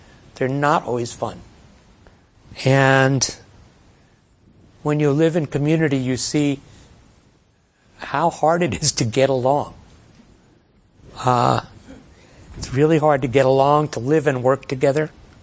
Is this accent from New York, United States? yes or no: yes; Great Neck, New York, United States; also as a teenager, I saw Dr. King and his associate, Ralph Abernathy, at a synagogue in Great Neck, my hometown.